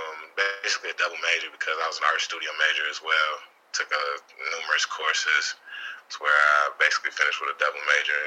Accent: Pontiac, Michigan, United States; also born or lived in Houston, Texas / Carolina; Born in Houston, Texas, raised in Pontiac, Michigan. But I spent half my life in Carolina, so I've been around a little bit.

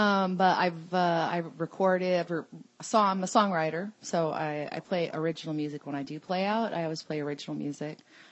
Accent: Alaska, United States; also born or lived in Texas; Well, I lived pretty much half of my life in Alaska and half in Texas.

